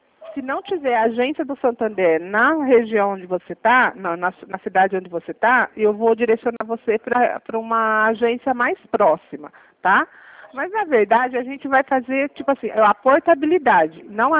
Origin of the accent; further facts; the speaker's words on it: São Paulo, Brazil; Eu sou do estado de São Paulo